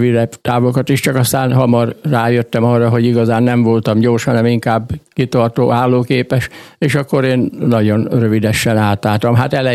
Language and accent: Hungarian; Szabadszállás, Bács-Kiskun, Hungary; born there; now in Kiskunhalas, Hungary; mi 68 óta vagyunk, csak halasi lakosok, szabadszálláson születtem én is, meg a nejem is.